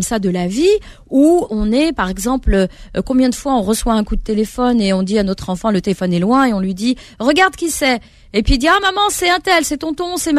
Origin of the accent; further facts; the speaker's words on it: Corsica, France; moi, je suis corse, d'origine marocaine et corse